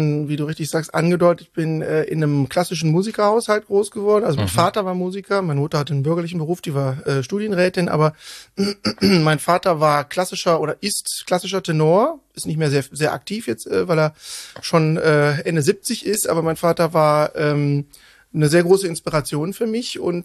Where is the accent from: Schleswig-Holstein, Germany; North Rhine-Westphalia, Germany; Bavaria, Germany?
North Rhine-Westphalia, Germany; Cologne; also born or lived in Bonn; ich bin in Köln seit meinem 3. Lebensjahr aufgewachsen und habe auch die meiste Zeit bis auf ein paar Exkurse meines Lebens bisher hier verbracht.